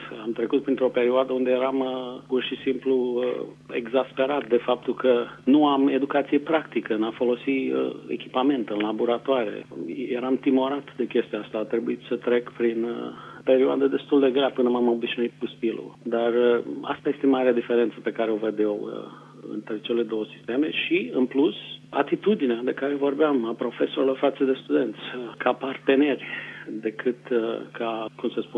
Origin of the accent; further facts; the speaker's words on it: Bucovina, Romania; deși am crescut în Bucovina, în munți.